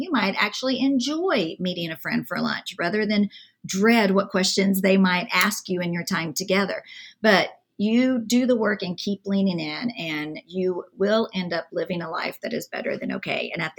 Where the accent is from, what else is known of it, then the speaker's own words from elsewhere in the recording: the South, United States; accent: Southern; So you don't get my Southern accent.